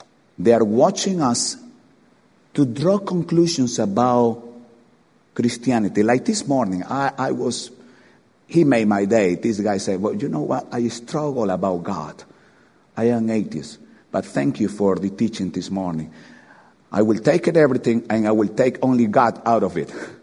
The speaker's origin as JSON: {"language": "English", "country": "Ecuador", "second_language": "English", "lives_now": "United Kingdom", "said": "I have a passport that said I am Ecuadorian. I have another passport that said I am British."}